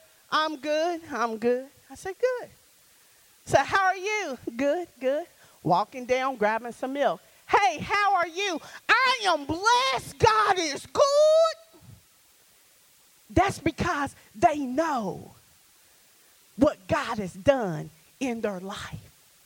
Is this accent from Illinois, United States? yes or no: no; Louisville, Kentucky, United States; I grew up in Louisville, Kentucky. Had two brothers and two sisters.